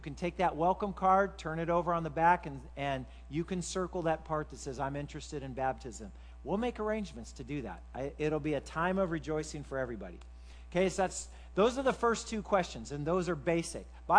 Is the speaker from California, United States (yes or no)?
no; Kansas, United States; You know, I was from Kansas, but I pulled the Missouri thing on them.